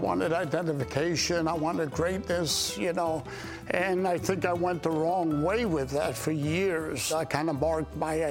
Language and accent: English; New York, United States; Yes, I was brought up in New York, brought up in a Jewish environment. My parents were Jewish, but they shied away from that. But I was surrounded by Jewish people in everything that I did as a youngster.